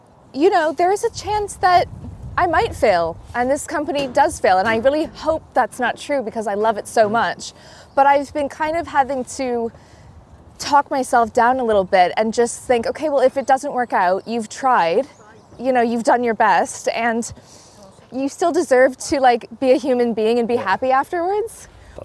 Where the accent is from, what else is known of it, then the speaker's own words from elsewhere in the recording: Canada; moved away; I'm originally from Canada